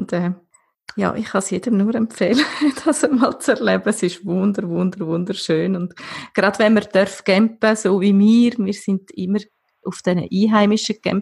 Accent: Switzerland; wo ja bei uns in der Schweiz auf keinen Fall möglich wäre.

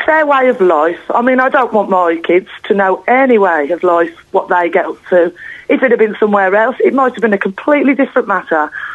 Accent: United Kingdom; Look, I'm born British, and that's just me.

